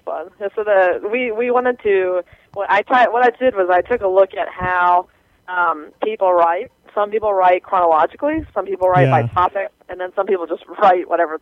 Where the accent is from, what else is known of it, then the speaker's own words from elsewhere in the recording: Ohio, United States; now in California, United States; Yeah, you guys saw I was originally from Ohio, so yeah.